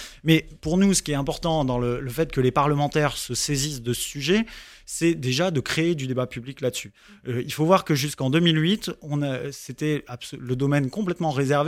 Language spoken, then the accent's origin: French; France; Alors moi, je parle en tant que Français en France